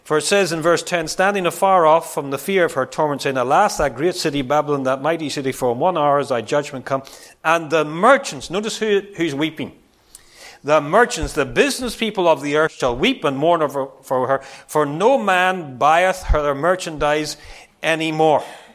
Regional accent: Northern Ireland, United Kingdom; And I grew up in Northern Ireland when there was terrorism and bombs and bullets.

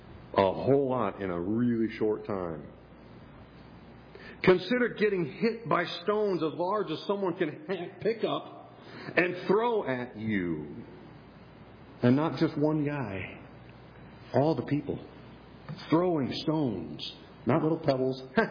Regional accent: Minnesota, United States; I grew up in Minnesota, and then every summer we'd have a Bible camp out there

